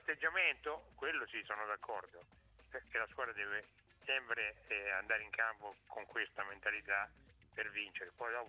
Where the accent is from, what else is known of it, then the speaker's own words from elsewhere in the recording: Marche, Italy; Sì, ma sono un marchigiano.